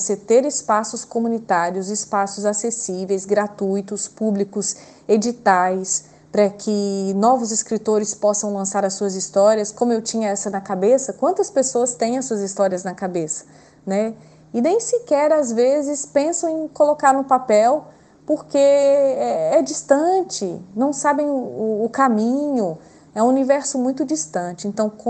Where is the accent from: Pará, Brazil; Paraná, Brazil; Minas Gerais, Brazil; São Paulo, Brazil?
Minas Gerais, Brazil; Patos de Minas; Eu sou de Patos de Minas e estudava no meu primário, numa escola que se chamava Escola Polivalente, professora Elza Carneiro Franco